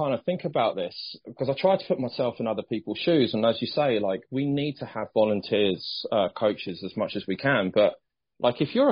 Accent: Bracknell, South East England, United Kingdom; moved away as an adult; also born or lived in Nottingham / Sheffield; I'm originally from Bracknell Way, and so is my wife.

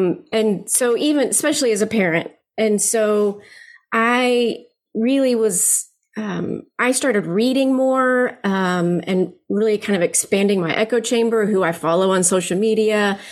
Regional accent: Philippines; I grew up in the Philippines, my parents were missionaries there. So I have very kind of a different worldview than just kind of living in Texas my whole life.

